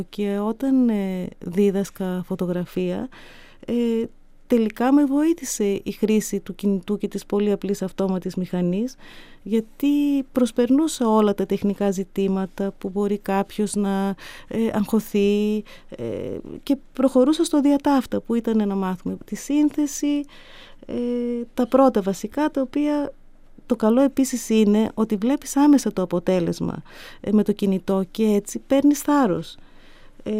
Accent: Thessaloniki, Central Macedonia, Greece; εγώ αλλιώς την ήθελα την πόλη μου, αλλιώς την με είχε μάθει.

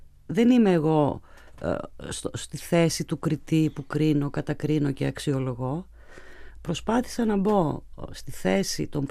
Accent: Meliti, Western Macedonia, Greece; παρότι κατάγομαι από τη Φλόρινα, από τη Μελίτη, μεγάλωσα εκεί, έχω βιώματα

